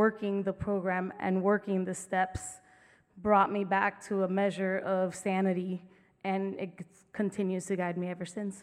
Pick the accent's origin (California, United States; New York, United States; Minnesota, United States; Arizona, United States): Arizona, United States; Tucson; from Tucson